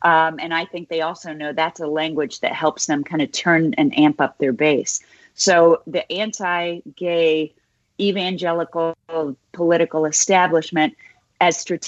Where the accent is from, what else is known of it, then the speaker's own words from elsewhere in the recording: Kansas, United States; Growing up in Kansas, I thought I was the only gay person on the planet.